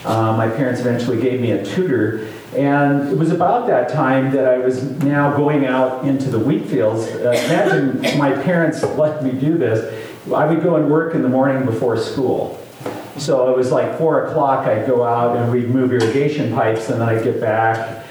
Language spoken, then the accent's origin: English; Odessa, Washington, United States; I grew up in Odessa, Washington, not too far from here.